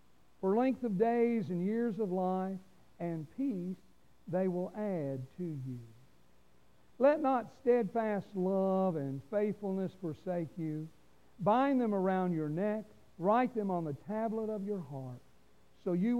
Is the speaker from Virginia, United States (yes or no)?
no; Louisville, Kentucky, United States; born there; But I was born in Louisville, Kentucky.